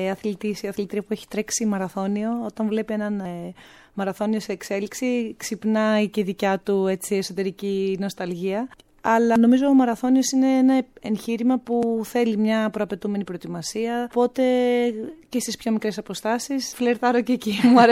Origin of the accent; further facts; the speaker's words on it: Agrinio, Western Greece, Greece; Στην πόλη μου, ναι, δεν έχει υπάρξει κάποια αθλήτρια που να έχει σπάσει το φράγμα των τριών ωρών